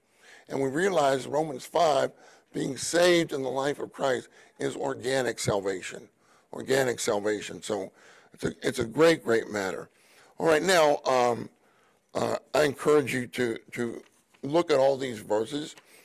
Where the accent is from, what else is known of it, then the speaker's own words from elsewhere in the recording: Pittsburgh, Pennsylvania, United States; you know I grew up in Pittsburgh, and I was used to this kind of weather. I'm not used to it anymore. My blood got thinned out after I moved to Southern California.